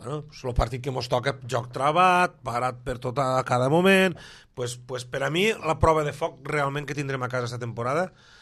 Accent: L'Ametlla de Mar, Catalonia, Spain; tot i que sóc de la Cala i tota la vida he jugat aquí

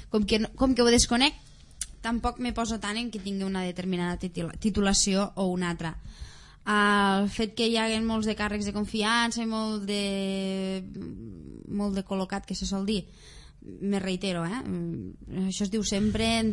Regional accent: Catalonia, Spain; jo penso que som els catalans els que estem pagant part del dèficit d'altres comunitats autònomes

